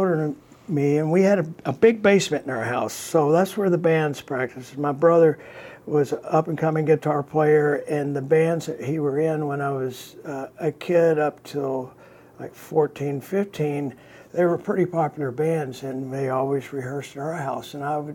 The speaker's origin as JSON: {"language": "English", "town": "Rome", "region": "Georgia", "country": "United States", "tie": "born or raised there", "said": "Dad was a radio engineer at one of the most powerful radio stations in the Southeast. They were a 50,000-watt station, a WRGA from Rome, Georgia."}